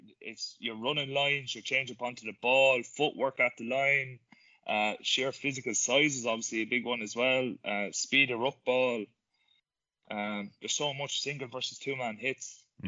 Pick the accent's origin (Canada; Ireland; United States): Ireland; I suppose as Irish players, we were nearly conditioned to sit in meetings and take in a lot of information.